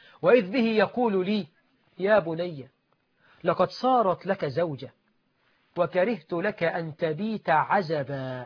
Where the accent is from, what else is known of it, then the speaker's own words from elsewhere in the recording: Egypt; طبعا احنا عندنا في مصر الواحد بيتجوز يقعد لك اسبوع ما يخرجش من البيت